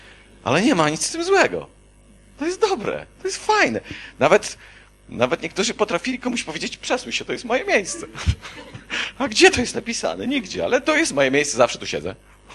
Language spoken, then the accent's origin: Polish; Świdnik, Lublin Voivodeship, Poland; Jesteśmy Polakami, ze Świdnika głównie, tak? Ze Świdnika